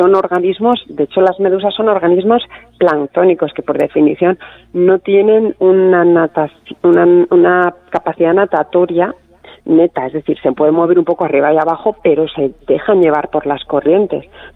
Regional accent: Alicante, Valencian Community, Spain; also born or lived in Brittany; now in Basque Country, Spain; yo soy alicantina, claro, vivo aquí en el País Vasco

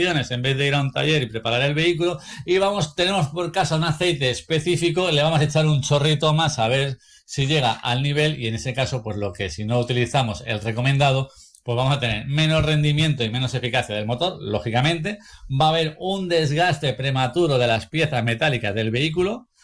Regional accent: Spain; aunque somos muy españoles y no lo miramos

